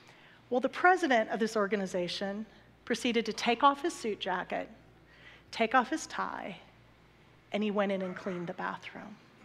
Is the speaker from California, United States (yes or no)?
no; Iowa, United States; he lived in my home state of Iowa.